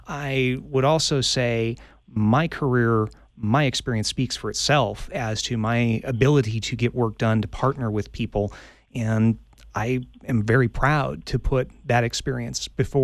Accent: Green Valley, Arizona, United States; Well, I'm very much a desert rat, native to the area, born and raised in Green Valley, and went to the U

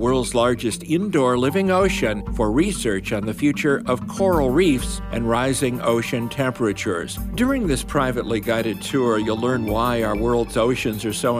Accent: Chicago, Illinois, United States; I'm from the Chicago area.

